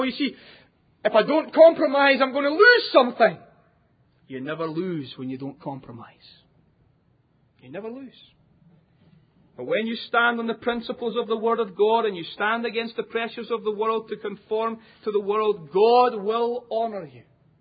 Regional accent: Scotland, United Kingdom; When I grew up in Scotland as a little boy

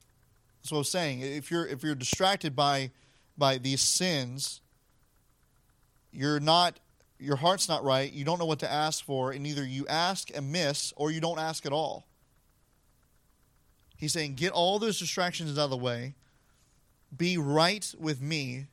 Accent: the South, United States; I said, I'm from the South. That's what we do. Like, that's how every preacher from the South prays.

